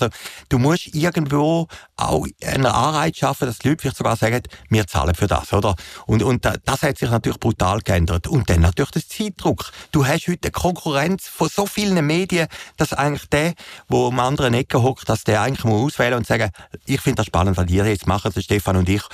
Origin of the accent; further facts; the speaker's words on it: Uhwiesen, Zurich, Switzerland; Das war ein halbes Jahr lang das Thema in Uwiesen, wo ich aufgewachsen bin, im Zürcher Wieland.